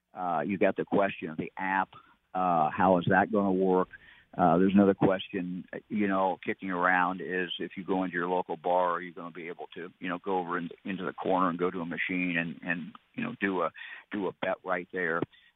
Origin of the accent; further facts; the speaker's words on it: Ohio, United States; I'm from Southern Ohio, Southwest Ohio, longtime Reds fan.